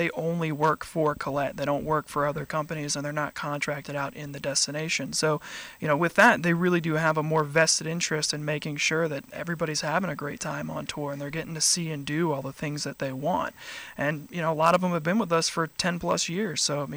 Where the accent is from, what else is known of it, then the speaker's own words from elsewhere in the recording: Naples, Florida, United States; Originally from South Florida, actually, Naples.